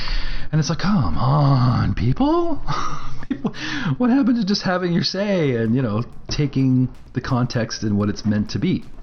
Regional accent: Kawartha Lakes, Ontario, Canada; I'm a Canadian myself and up in the Kawartha Lakes.

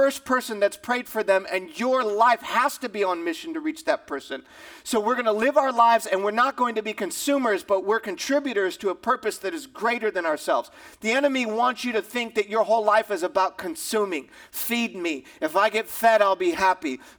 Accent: Michigan, United States; And then in the fall where I grew up in Michigan, we'd get the pads on and we'd go out for practice.

